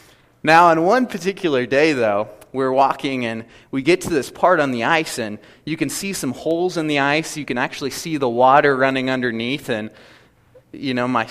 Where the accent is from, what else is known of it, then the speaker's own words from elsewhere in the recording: Kansas City, Missouri, United States; Growing up in Kansas City, we had a small little creek that ran behind our house about a mile or two in each direction.